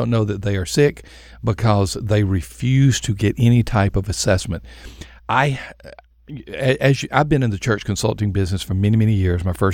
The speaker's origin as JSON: {"language": "English", "town": "Union Springs", "region": "Alabama", "country": "United States", "tie": "born or raised there", "said": "going back to my hometown of Union Springs, Alabama, South Alabama."}